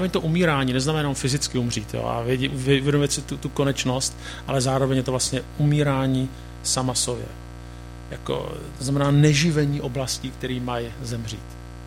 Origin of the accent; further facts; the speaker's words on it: Prague, Czechia; jsem z Prahy, možná to jinde vypadá jinak, ale já myslím, že ne.